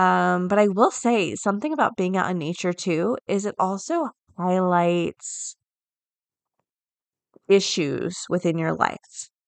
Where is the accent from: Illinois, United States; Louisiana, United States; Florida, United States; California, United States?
Florida, United States; Like growing up in Florida, we have a healthy, healthy fear of gators.